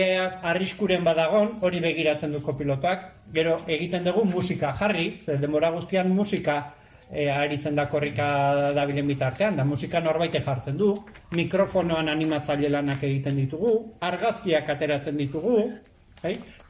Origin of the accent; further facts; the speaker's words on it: Hernani, Basque Country, Spain; ni Hernaniarra naiz